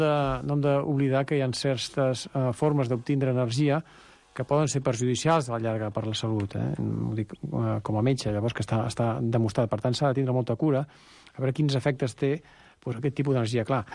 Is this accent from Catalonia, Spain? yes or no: yes; Catalonia, Spain; soc català